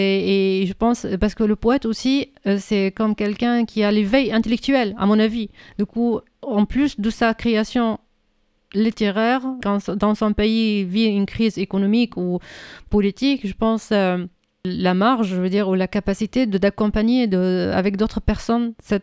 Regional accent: Syria; comme poétesse syrienne

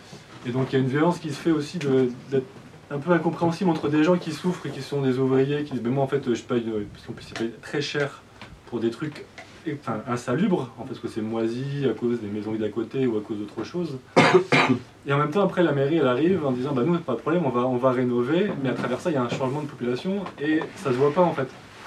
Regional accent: Lille, Hauts-de-France, France; Je suis de Lille.

